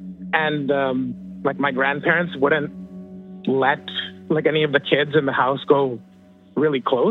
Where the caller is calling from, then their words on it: Surrey, British Columbia, Canada; I'm calling from Surrey, BC, actually.